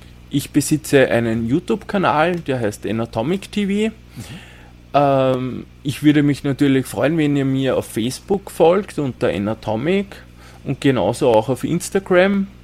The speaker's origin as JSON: {"language": "German", "country": "Austria", "said": "Ich bin ein stolzer Österreicher."}